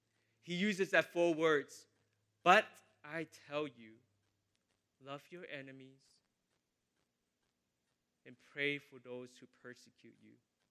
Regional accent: the South, United States; Like I was telling you, I grew up in the South, in the southern part of the U.S.

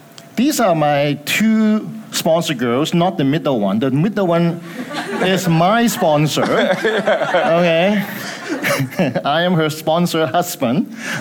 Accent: Hong Kong; moved away; I came from Hong Kong many years ago, 35 to be exact. Okay. I used to live right across the street over there.

